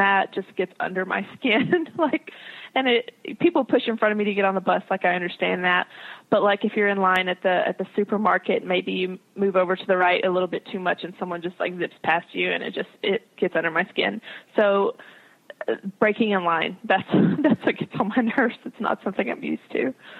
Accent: the South, United States; I'm from the South.

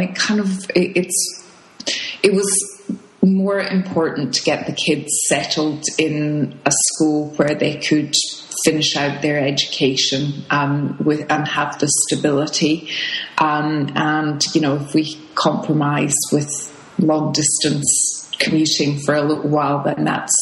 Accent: Edinburgh, Scotland, United Kingdom; So we are back in Edinburgh, which is my home country, but neither my husband nor the kids have ever lived here.

